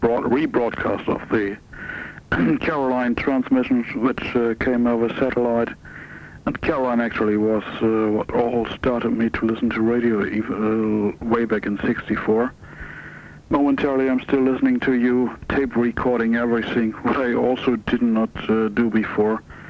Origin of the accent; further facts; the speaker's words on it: Germany; English is a second language; now in The Hague, Netherlands; I'm calling from the Netherlands, from The Hague. Actually, I'm a German living since a few years in the Netherlands.